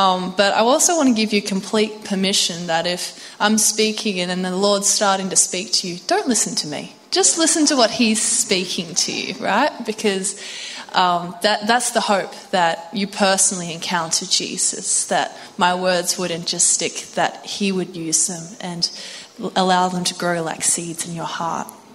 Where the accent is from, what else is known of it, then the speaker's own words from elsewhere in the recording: Tascott, New South Wales, Australia; now in Matcham, Australia; I'm born and bred coastie. So I grew up in Tascot. So we have a few Tasconians. And now I live with my husband and his family in Matcham. So still around here.